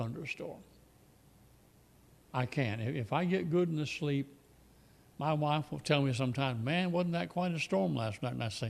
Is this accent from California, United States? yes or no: no; Pensacola, Florida, United States; I grew up in Pensacola. I grew up on boats. My father had a yacht.